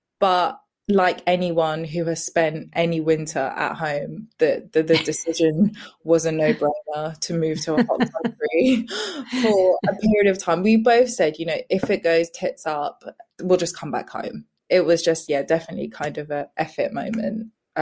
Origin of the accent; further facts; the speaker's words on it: Mauritius; even though I am from Mauritius, Mauritius was actually never an option in my mind.